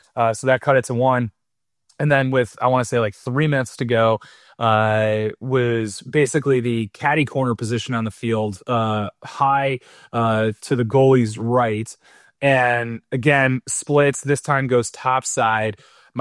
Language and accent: English; Midwest, United States; Even though I'm from the Midwest, I'm not the athlete that people talk about when they talk about the corn-fed white boys.